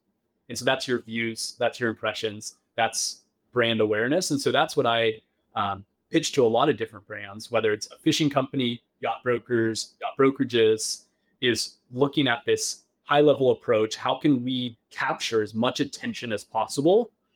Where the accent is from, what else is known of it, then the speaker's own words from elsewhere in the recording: Oregon, United States; So I grew up in Oregon originally. So that's where I'm from.